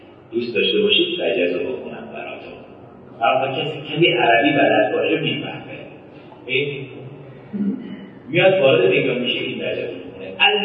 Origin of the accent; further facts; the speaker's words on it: Iran; نه اینکه چون ما ایرانی هستیم دارم بگم